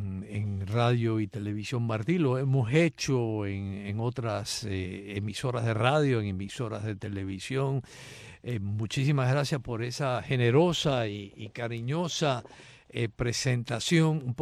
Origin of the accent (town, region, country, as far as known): Cuba; born or raised there